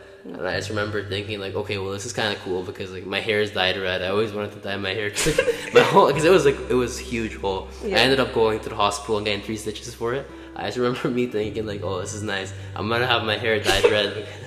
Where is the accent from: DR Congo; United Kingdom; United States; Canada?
Canada; Markham, Ontario; I grew up in Markham. Both my parents are Polish.